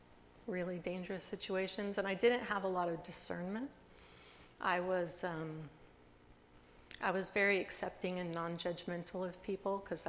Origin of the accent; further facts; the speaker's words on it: Wichita, Kansas, United States; also born or lived in Topeka; I was born in Topeka, Kansas, but I was raised in Wichita, Kansas.